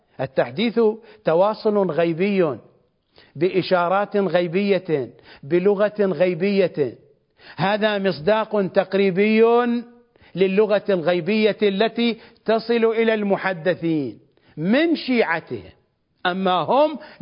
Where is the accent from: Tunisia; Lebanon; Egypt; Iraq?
Iraq; accent: Iraqi; والسباريت بلغتنا ولهجتنا الشعبية العراقية السرابيت